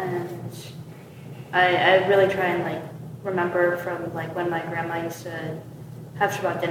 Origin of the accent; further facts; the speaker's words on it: Brooklyn, New York, United States; I'm from Brooklyn originally. And I guess, I mean, yeah, I'm Jewish